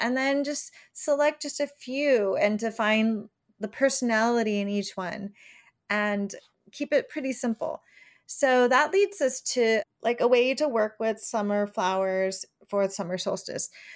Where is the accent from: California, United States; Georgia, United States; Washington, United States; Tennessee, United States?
California, United States; like I grew up in California where you don't see a huge change of seasons